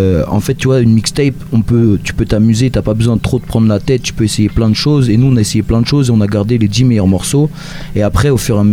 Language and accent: French; Caen, Normandy, France; on fait du rap, on vient de Caen. Moi, j'ai 24 ans